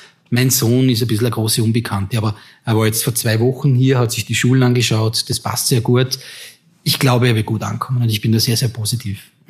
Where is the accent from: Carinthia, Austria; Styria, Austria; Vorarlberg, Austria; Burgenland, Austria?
Vorarlberg, Austria; Aber für mich war Vorarlberg immer Teil meiner Heimat. Das war für mich immer zu Hause.